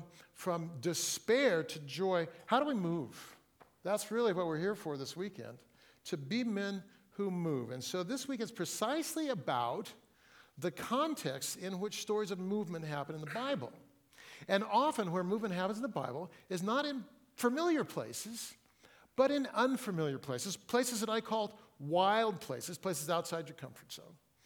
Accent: Fresno, California, United States; also born or lived in Oakland; now in Seattle, United States; I live in Seattle, but I was born in Oakland, grew up in Fresno, and I love the Sierra Nevada mountains.

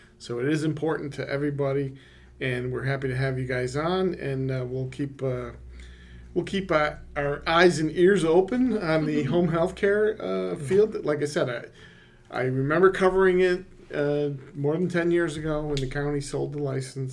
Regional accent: Rochester, United States; I was born and raised in Rochester.

